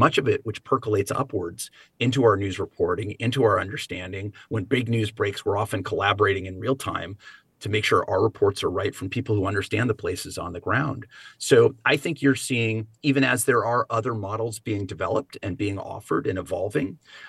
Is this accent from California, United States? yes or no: yes; California, United States; not only in my native or my home state of California, but throughout the country.